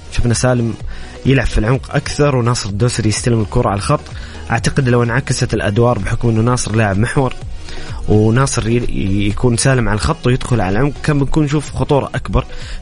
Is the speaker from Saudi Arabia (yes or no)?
yes; Saudi Arabia; كلنا كسعوديين كجمهور وعشاق للمنتخب السعودي